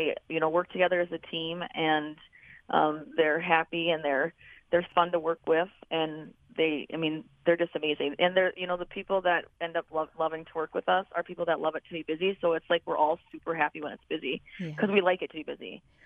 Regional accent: North Dakota, United States; moved away as an adult; I grew up in North Dakota. I had moved over here when I graduated from college when I was 22 to teach for a teaching job

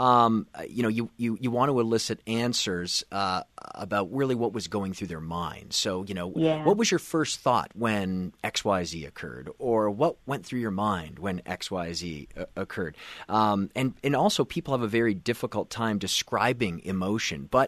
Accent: Canada; And we all come from different backgrounds, right? I grew up in Canada.

